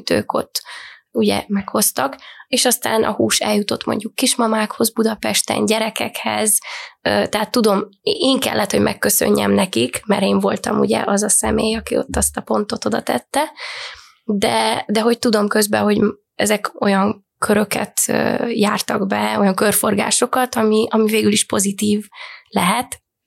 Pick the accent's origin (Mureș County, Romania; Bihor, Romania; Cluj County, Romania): Bihor, Romania; Oradea; mert hogy én 100%-ban városi lány voltam, én Nagyváradon születtem, ott is nőttem fel